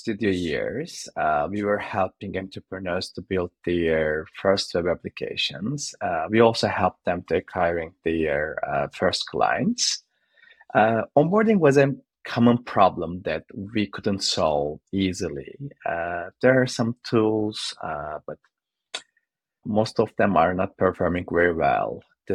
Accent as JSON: {"language": "English", "country": "Turkey", "tie": "born or raised there", "moved": "as an adult", "lives_now": "London, United Kingdom", "said": "I was born and raised in Turkey. I moved to London last year."}